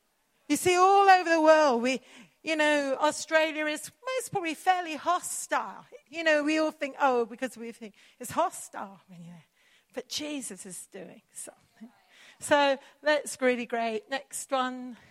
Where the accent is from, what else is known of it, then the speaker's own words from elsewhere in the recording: India; now in Oxford, United Kingdom; We live in Oxford. Son going to Zimbabwe. I grew up in India.